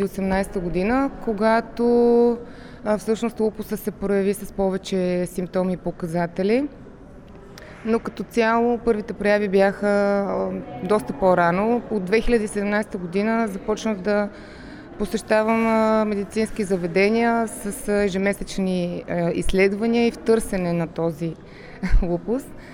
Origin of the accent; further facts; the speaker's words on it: Sofia, Sofia City, Bulgaria; born there; В град София. През далечната 1987 година, след два дни ще стана на 37